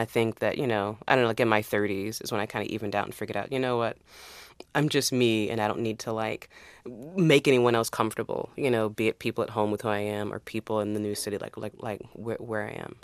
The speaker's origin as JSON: {"language": "English", "town": "Nashville", "region": "Tennessee", "country": "United States", "said": "Where I'm from Nashville, you know?"}